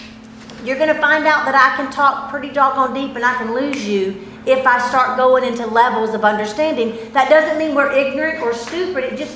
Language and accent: English; the South, United States; Because I'm from the South and we do that. We say ain't and acts and fits in them.